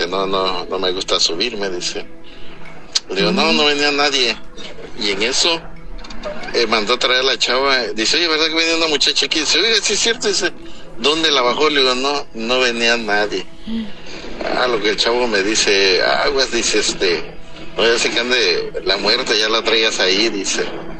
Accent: Coatzacoalcos, Veracruz, Mexico; Yo soy de acá de Coatzacoalcos.

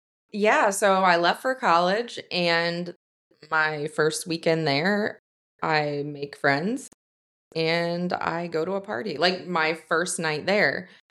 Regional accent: Columbus, Ohio, United States; So I grew up in the city. I grew up in Columbus in the Bottoms. We didn't move into the rural area until I graduated from high school.

